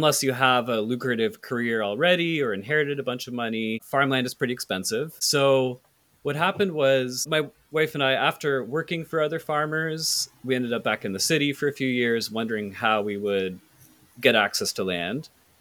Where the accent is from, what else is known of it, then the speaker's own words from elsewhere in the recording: Toronto, Ontario, Canada; I'm born and raised in Toronto.